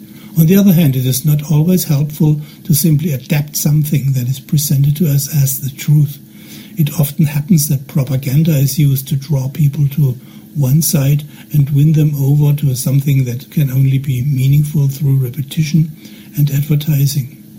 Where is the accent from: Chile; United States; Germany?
Germany; English is a second language; from Germany.